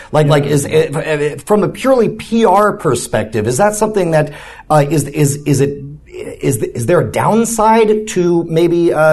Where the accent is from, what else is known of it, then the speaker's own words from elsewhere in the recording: Houston, Texas, United States; I grew up in Houston. I went to Katy High School.